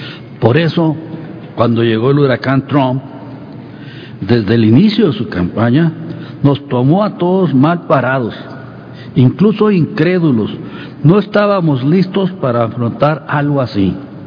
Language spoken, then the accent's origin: Spanish; Mexico; Le deseo éxito como mexicano que soy.